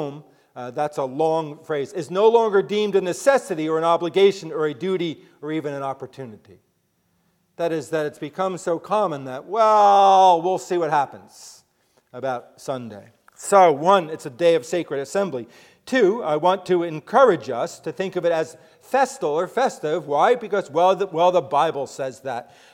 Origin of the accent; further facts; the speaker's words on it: Midland Park, New Jersey, United States; So that I grew up in Midland Park, New Jersey, the home of Johnny Vandermeer, by the way.